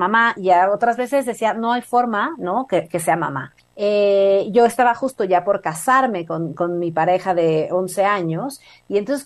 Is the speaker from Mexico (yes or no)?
yes; Mexico; que ella era colombiana y que yo soy mexicana